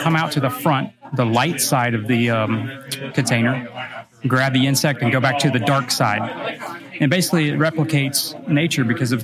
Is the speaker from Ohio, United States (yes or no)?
no; Florida, United States; I grew up down in Florida, and they have these spiders everywhere.